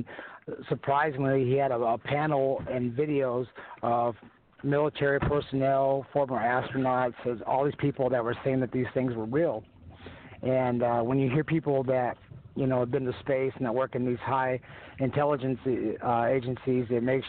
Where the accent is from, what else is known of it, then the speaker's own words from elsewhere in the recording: Cashiers, North Carolina, United States; I'm from Jackson County, North Carolina. I'm from Cashers, and I was a professional mixed martial artist.